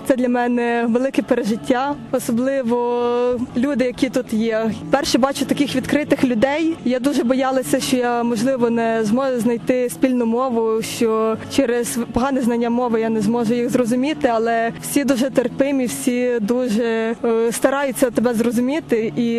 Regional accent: Vinnytsia, Vinnytsia Oblast, Ukraine; я з Вінниці. У нас є Редемторська церква, Успіння Пресвятої Богородиці.

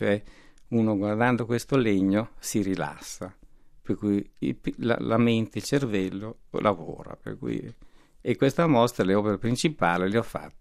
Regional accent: Pettineo, Sicily, Italy; io sono di Pettineo, in provincia di Messina

